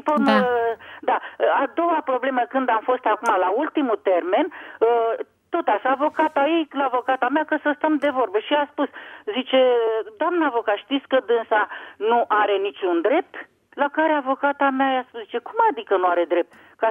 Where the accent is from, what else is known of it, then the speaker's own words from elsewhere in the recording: Bucharest, Romania; eu sunt din București